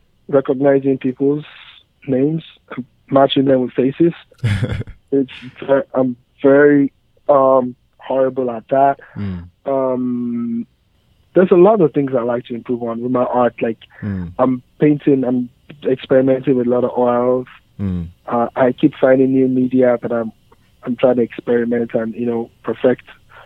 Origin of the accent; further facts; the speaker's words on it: Nigeria; I grew up in Nigeria.